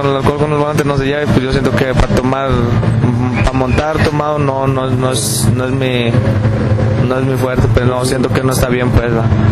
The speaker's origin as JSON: {"language": "Spanish", "town": "Huachinantla", "region": "Puebla", "country": "Mexico", "tie": "born or raised there", "also_born_or_lived": "Chaucingo", "said": "de hecho mi papá es de allá de Huachi. Mi papá es de Huachinantla y mi mamá es de Chaucingo. Y yo nací en Chaucingo, pues. Ajá, pero mi papá de hecho es de allá de Huachinantla, Puebla. Y pues yo siempre he ido a montar allá a Huachi, como pues soy de allá"}